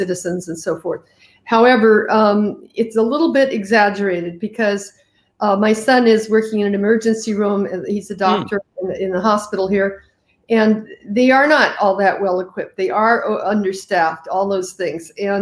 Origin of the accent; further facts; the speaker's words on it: Denver, Colorado, United States; now in Berlin, Germany; I grew up in Denver, not speaking German. It's still a hindrance for me here. I still have an accent, although I try to make the best use of it. But just because I'm an American